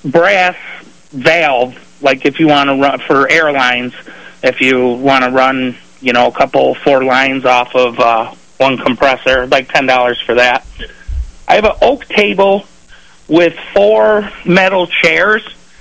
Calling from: Warsaw, New York, United States; Calling from Warsaw.

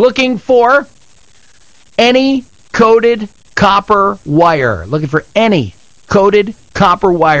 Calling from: Warsaw, New York, United States; I'm from Warsaw

